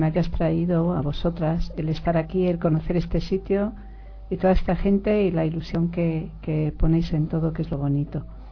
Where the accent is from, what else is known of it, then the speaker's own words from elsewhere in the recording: Galicia, Spain; first language Galician; Spanish is a second language; verdaderamente bilingüe, porque nací hablando gallego, viví hasta los 13 años hablando gallego, pero luego aprendí castellano y viví en un mundo en que se hablaba castellano.